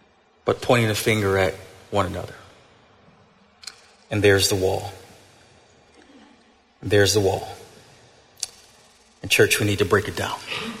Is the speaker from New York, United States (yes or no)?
yes; Buffalo, New York, United States; I'm taller. I grew up in Buffalo.